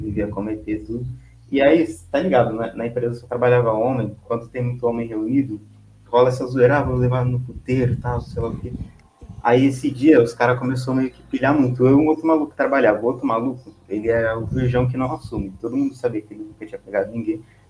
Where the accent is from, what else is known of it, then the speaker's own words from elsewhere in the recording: Campinas, São Paulo, Brazil; Sou de Campinas.